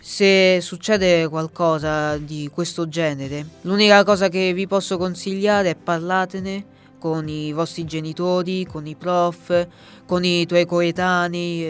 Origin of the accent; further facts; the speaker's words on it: Rome, Lazio, Italy; born there; Io sono del Bangladesh, però sono nato qui, qui a Roma. E i miei genitori sono originari del Bangladesh.